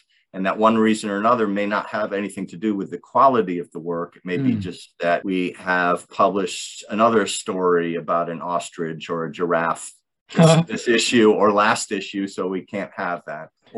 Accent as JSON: {"language": "English", "region": "Florida", "country": "United States", "tie": "born or raised there", "also_born_or_lived": "Detroit, United States / Virginia / Mississippi / Louisiana", "said": "I was born in Detroit. My family moved to Florida when I was about 9, and I went to college in Virginia, Mississippi, Louisiana, and I spent a good amount of time in the South."}